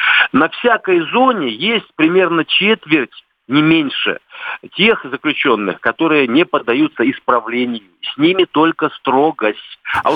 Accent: Ukraine; Но самое-то интересное, что я сам с Украины. Я там родился и вырастал.

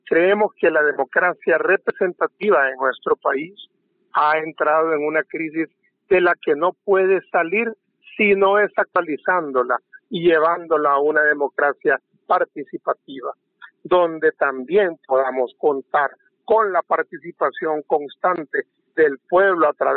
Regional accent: Honduras; nuestro deber hoy como hondureños, a 4 días de las elecciones

